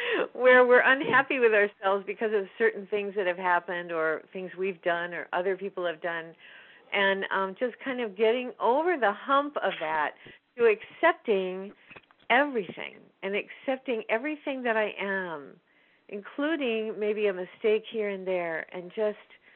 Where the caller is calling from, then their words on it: Chicago, Illinois, United States; Yeah, I'm calling from the Chicago area.